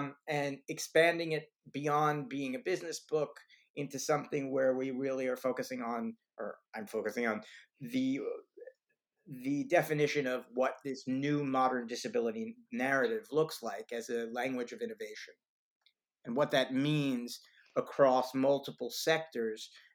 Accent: New Haven, Connecticut, United States; my dad was a physician and professor of medicine at Yale, so I grew up in New Haven, but my parents were from New York City, so we went back and forth.

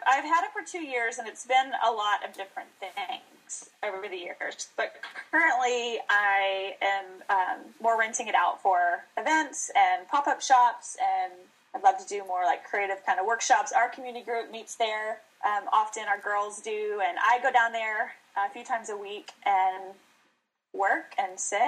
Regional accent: Waco, Texas, United States; No, I'm originally from Waco.

